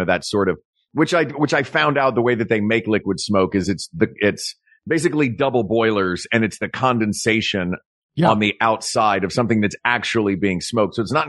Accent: Tennessee, United States; Well, I grew up in East Tennessee, and that's how we spell the mountains there.

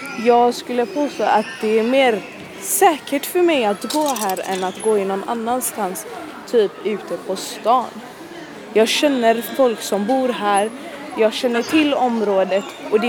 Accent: Gothenburg, Västra Götaland County, Sweden; Jag är 18 år. Jag är född och uppvuxen i Hammarkullen, har bott där hela mitt liv.

